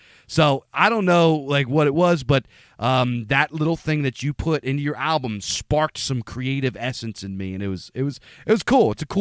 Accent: Pennsylvania, United States; growing up in Pennsylvania, everybody either listened to heavy metal, rock, polka, or country.

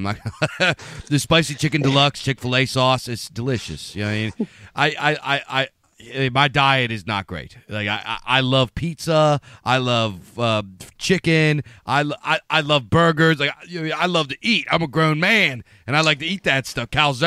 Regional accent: Pennsylvania, United States; You know, I grew up in Pennsylvania where we eat those kinds of things.

